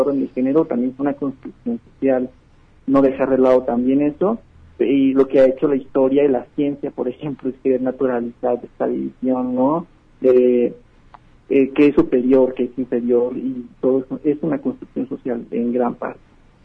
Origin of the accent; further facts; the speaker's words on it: Sinaloa, Mexico; Yo soy de Sinaloa, por ejemplo, y desde niño comencé a ver estas pautas de exclusión